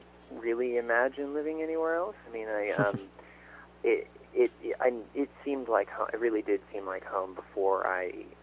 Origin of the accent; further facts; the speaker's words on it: St. Louis, Missouri, United States; I come from St. Louis, in the Midwest. There are a lot of cars there.